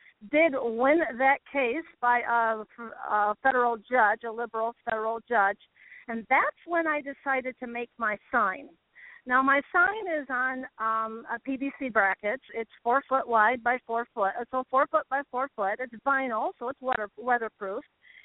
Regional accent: Michigan, United States; Now, Michigan is my home state.

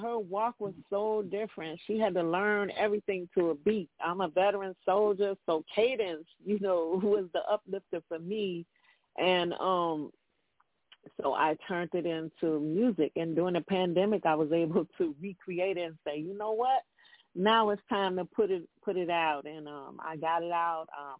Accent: Chicago, Illinois, United States; I was born and raised in Chicago, Cabrini Green.

